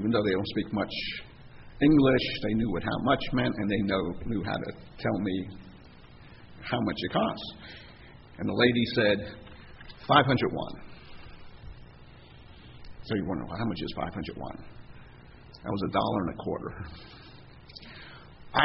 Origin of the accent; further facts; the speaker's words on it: United States; because they see I'm an American, I'm supposed to have more money